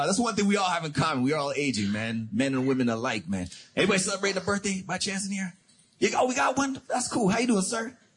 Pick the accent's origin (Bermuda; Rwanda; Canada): Canada; now in Atlanta, United States; It's a big difference growing up in Canada. We get snow every year.